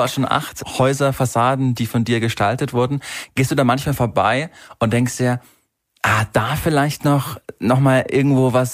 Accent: Munich, Bavaria, Germany; Ich komme aus München nämlich

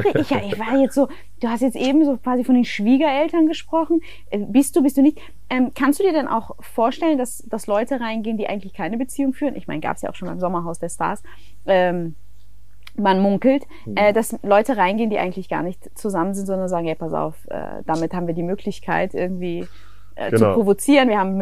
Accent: Germany; ich meine, als Deutscher kann ich da sagen, ne, 80 Millionen

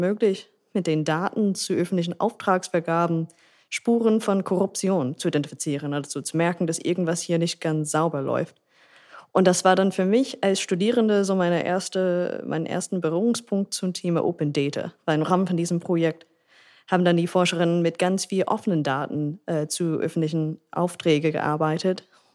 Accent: United States; German is a second language; moved away as an adult; now in Berlin, Germany; ich komme ursprünglich aus den USA. Ich bin seit 2013 in Deutschland, 2014 in Berlin.

